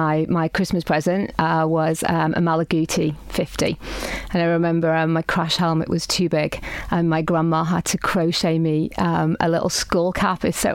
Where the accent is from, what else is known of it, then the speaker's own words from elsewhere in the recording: Dublin, Leinster, Ireland; So I was born in Dublin. I'm Irish.